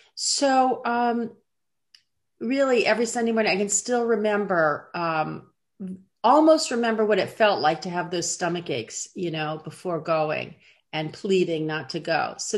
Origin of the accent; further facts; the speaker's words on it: California, United States; So I grew up in Los Angeles County, and I grew up in a Reform family. So I was born in 1960